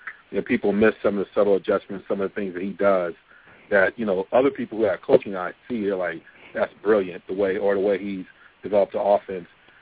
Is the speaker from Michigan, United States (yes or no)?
yes; Ann Arbor, Michigan, United States; you know, I'm from Michigan, from Ann Arbor